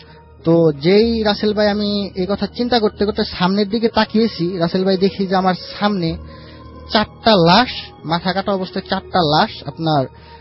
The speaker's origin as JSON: {"language": "Bangla", "town": "Manikganj", "region": "Dhaka Division", "country": "Bangladesh", "tie": "born or raised there", "said": "তো আমাদের গ্রামে একটি মেলা হয়, তো 15 দিন ব্যাপী একটা মেলা হয়। তো মানিকগঞ্জ ডিস্ট্রিক্টে এটা আসলে অনেক মানে সবাই আর কি জানে যে এই মেলাটা হয়।"}